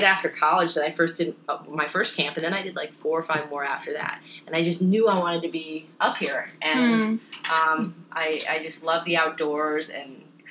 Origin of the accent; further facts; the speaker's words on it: Rochester, United States; So I grew up in Rochester, big family, always wanted to head west.